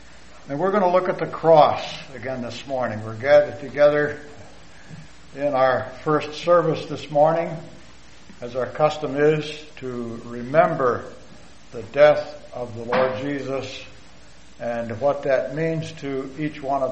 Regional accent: North Adams, Michigan, United States; I was born in Hillsdale County, Michigan. We lived in a little town called North Adams, a town of about 500 people, and my parents attended a Baptist church there.

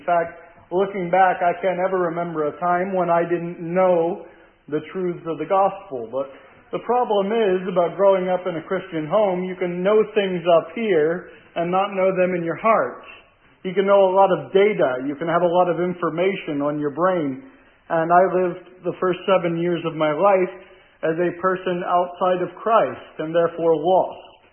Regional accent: Pennsylvania, United States; She is from Iowa. I am from Berks County, Pennsylvania, and of course we met in Canada.

